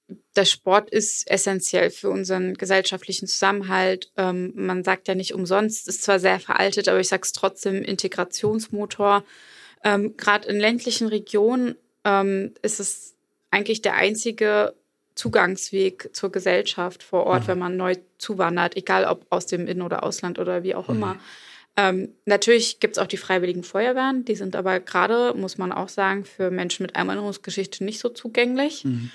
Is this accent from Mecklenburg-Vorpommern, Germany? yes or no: yes; Schwerin, Mecklenburg-Vorpommern, Germany; Also ich war selbst in Schwerin und in Parchim. Und in Schwerin, also in meiner Heimatstadt